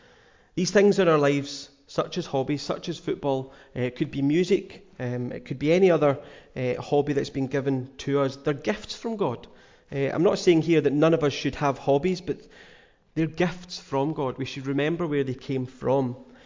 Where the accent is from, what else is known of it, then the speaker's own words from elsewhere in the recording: Glasgow, Scotland, United Kingdom; now in North Harris, United Kingdom; so Glasgow, I'm from Glasgow. You've probably noticed I've not got the North Harris accent. From Glasgow originally.